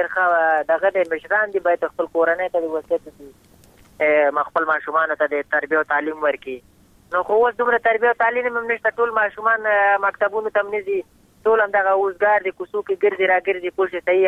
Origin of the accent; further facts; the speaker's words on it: Afghanistan; بس خو موږ هم د افغانستان بچیان یو، د افغانستان معلولین یو